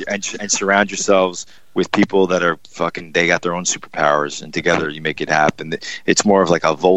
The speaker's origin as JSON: {"language": "English", "town": "Long Island", "region": "New York", "country": "United States", "said": "I'm American from Long Island."}